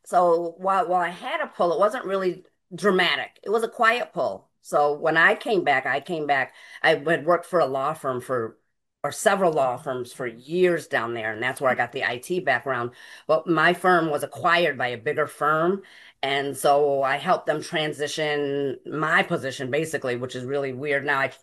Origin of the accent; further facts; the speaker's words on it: Pittsfield, Massachusetts, United States; we're from Pittsfield, we're from the West Side, but I also forget that I have this whole other tradition that I need to hand down to my family.